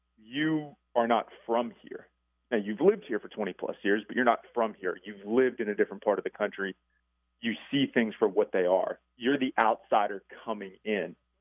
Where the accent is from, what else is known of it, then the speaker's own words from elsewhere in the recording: Harrisburg, Pennsylvania, United States; Now, I'm originally from the Harrisburg area.